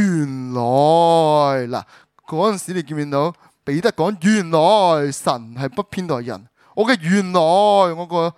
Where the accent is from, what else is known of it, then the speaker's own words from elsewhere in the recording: Hong Kong; 就给我们香港人真的用。